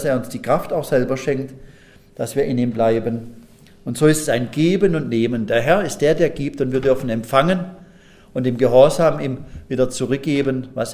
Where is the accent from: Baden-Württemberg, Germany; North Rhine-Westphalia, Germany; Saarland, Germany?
Baden-Württemberg, Germany; Pforzheim; aber in Pforzheim gibt es ja viele, meiner Heimatstadt.